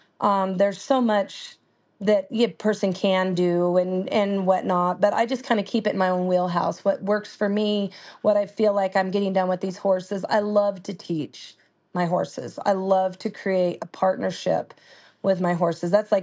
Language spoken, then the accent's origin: English; Junction City, Oregon, United States; I was born and raised in Oregon, grew up in Junction City, and my mom and dad had a lot of horses.